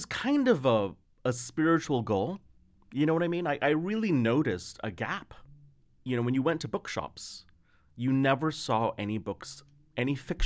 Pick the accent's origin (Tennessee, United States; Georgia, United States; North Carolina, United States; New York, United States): New York, United States; now in Los Angeles, United States; I always called myself, I'm a New Yorker, you know?